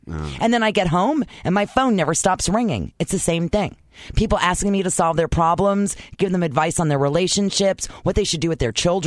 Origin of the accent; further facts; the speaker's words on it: New York, United States; now in California, United States; New Yorkers are conversational, because I'm a New Yorker and I can tell you that right now.